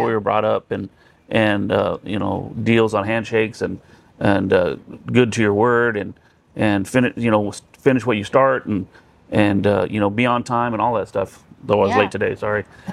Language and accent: English; El Paso, Texas, United States; So, you know, growing up in El Paso, going out to nightclubs and stuff like that, and seeing the bartenders